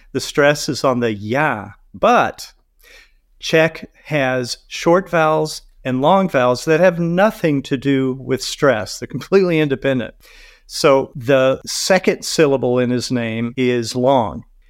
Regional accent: Dallas, Texas, United States; Oh, I was born in Dallas, Texas, and I was raised there. I went directly from there to the Oberlin Conservatory in Ohio.

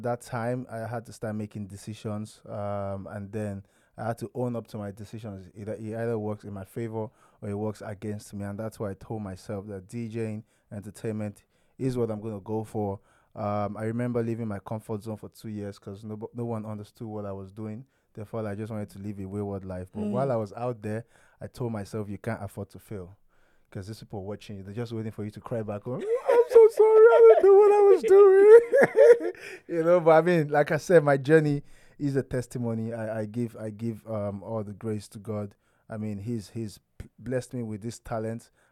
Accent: Lagos, Nigeria; born, raised in Lagos from Edo State, both families.

